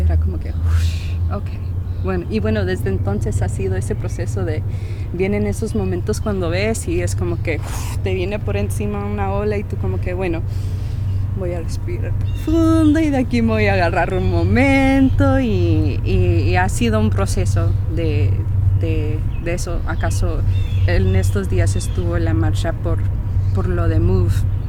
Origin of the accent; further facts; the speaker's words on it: Chicago, Illinois, United States; also born or lived in Oakland / San Francisco; now in Philadelphia, United States; nací, crecí en Chicago, viví en Oakland, viví en San Francisco, y de ahí de venir a Philly